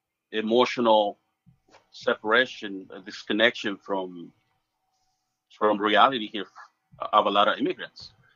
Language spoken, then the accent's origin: English; Mexico; English is a second language; now in United States; I was born and raised in Mexico, and trust me, you don't want your kids to grow under those conditions.